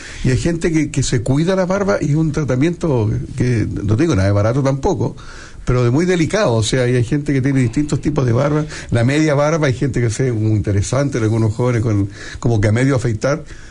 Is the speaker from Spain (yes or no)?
no; Valparaíso, Chile; Yo soy de la quinta región, sí, señor.